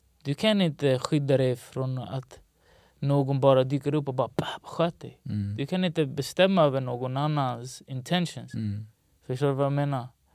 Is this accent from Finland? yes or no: no; Rinkeby, Stockholm County, Sweden; jag minns när jag var liten exempelvis, jag kommer från Rinkeby